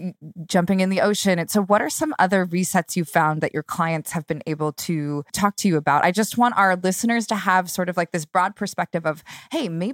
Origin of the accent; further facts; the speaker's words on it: Seal Beach, California, United States; I grew up in Seal Beach, California, Long Beach. So we were right there.